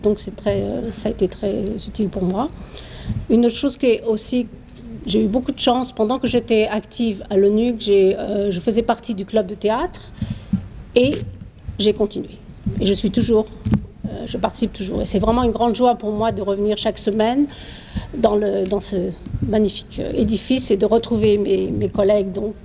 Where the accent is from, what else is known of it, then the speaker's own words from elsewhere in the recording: France; comme je suis française, donc ça me paraît plutôt normal de le faire.